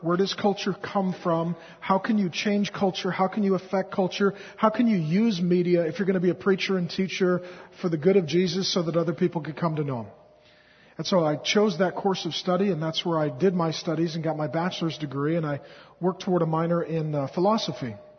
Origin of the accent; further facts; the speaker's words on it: Seattle, Washington, United States; also born or lived in Grand Forks, North Dakota; I was born in 1970 in Grand Forks, North Dakota. And as soon as my folks could afford a full tank of gas, they left Grand Forks, North Dakota. And we ended up in Seattle. And I grew up in Seattle